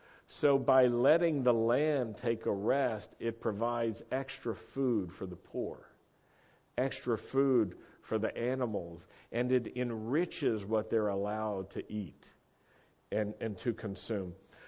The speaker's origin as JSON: {"language": "English", "town": "Roanoke", "region": "Virginia", "country": "United States", "tie": "born or raised there", "said": "I grew up in Roanoke, Virginia, and we were a blue law state."}